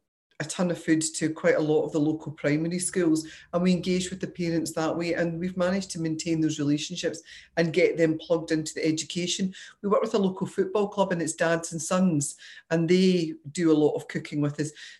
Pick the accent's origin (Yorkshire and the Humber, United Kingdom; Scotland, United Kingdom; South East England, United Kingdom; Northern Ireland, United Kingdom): Scotland, United Kingdom; I think culturally, I think I'm Scottish. We're brought up in the kitchen.